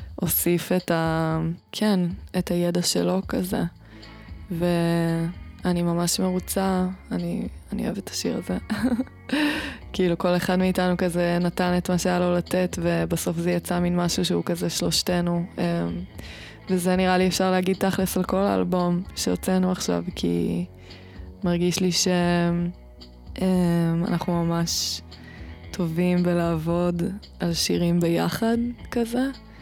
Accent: Northern District, Israel; ואני גדלתי בקיבוץ ליד בית שען

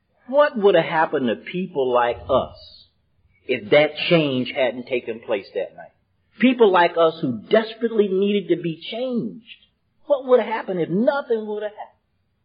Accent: Durham, North Carolina, United States; also born or lived in Baltimore; You see, I remember being a little kid in Durham, North Carolina

